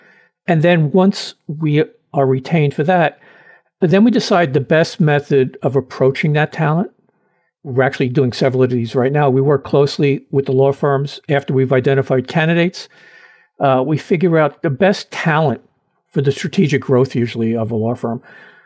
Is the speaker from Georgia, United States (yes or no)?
no; Brooklyn, New York, United States; Well, I'm as New York as anybody can be. I was born and raised in Brooklyn. I spent my entire educational career in the city of New York.